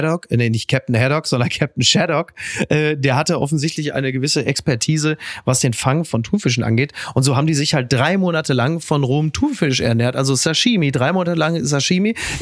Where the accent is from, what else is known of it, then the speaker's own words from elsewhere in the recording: Henrichenburg, North Rhine-Westphalia, Germany; also in meinem Heimatdorf in Henrichenburg gibt es eine Kartoffel in derselben Größe.